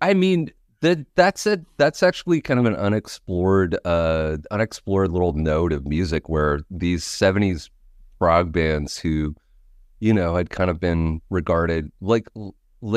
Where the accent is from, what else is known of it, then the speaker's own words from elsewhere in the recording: Canada; at least in Canada, I'm Canadian